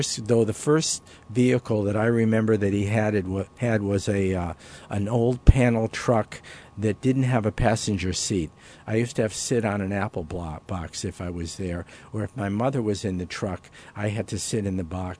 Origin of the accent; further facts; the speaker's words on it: Detroit, Michigan, United States; When I was growing up in Detroit, I lived in two different houses. They were two family houses.